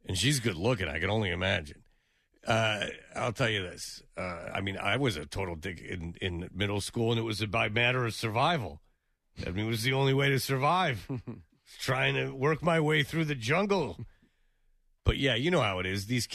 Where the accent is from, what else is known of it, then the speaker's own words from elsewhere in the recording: Farmington Hills, Michigan, United States; Oh, all right. I'm from Farmington Hills. How do you like that?